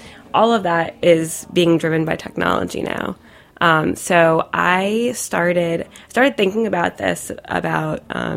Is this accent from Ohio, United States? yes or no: no; Maryland, United States; I'm from Maryland, so we have like boardwalk fries.